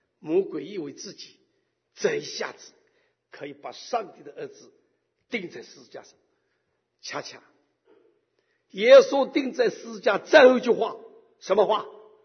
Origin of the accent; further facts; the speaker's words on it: China; 弟兄姐妹，我们中国人知道死这句话不好听